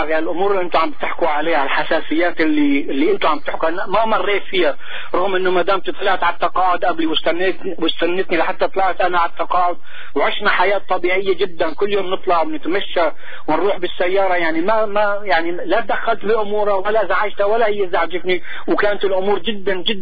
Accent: Morocco; انا مغربي وزوجتي لبنانيه.

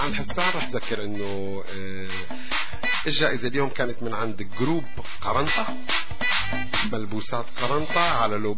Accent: Algeria; انا جزائري

